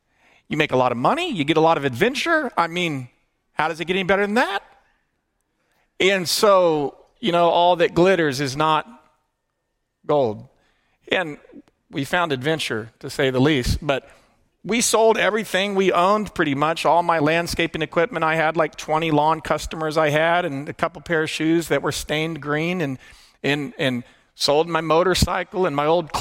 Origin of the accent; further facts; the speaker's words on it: Atlanta, Georgia, United States; And now, I grew up in Atlanta, terra firma, ground, and these waves were massive.